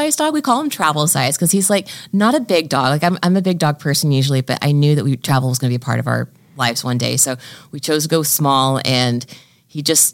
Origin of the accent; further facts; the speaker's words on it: Tennessee, United States; also born or lived in Georgia; but I'm from Tennessee originally, Tennessee, Georgia, and Chris is from Kentucky. So family was always in the Southeast.